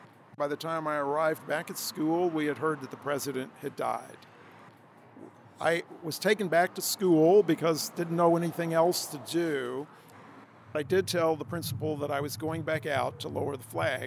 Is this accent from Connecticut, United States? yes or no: no; Dallas, Texas, United States; I'm from Dallas.